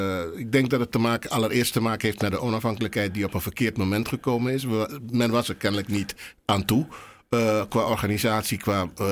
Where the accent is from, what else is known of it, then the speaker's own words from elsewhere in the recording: Suriname; In Suriname, waar ik vandaan kom, had je jaarlijks